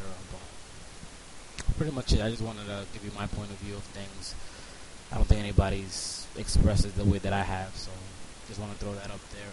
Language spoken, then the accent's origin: English; New York, United States; I'm from Washington Heights in Manhattan. It's pretty much Dominican Central.